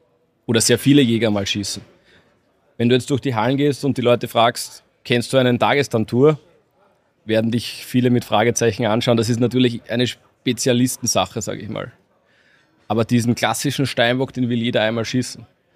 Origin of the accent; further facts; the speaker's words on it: Austria; Wir sind ja Österreicher, also wir gehen auch zu Hause am Berg jagen.